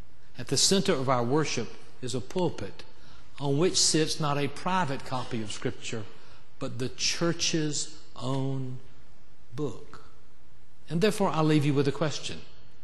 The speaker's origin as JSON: {"language": "English", "region": "South Carolina", "country": "United States", "tie": "born or raised there", "said": "Growing up in Charal, South Carolina, it was a joke"}